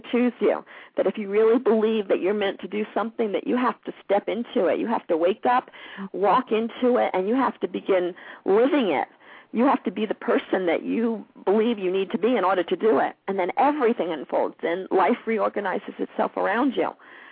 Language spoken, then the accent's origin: English; New York, United States; Excuse my language, but I'm from New York, so.